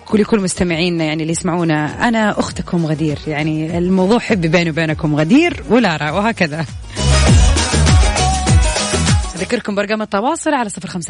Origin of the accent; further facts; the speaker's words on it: Jeddah, Makkah Province, Saudi Arabia; برضو هذا شيء يعني متعارف عليه عندنا في جدة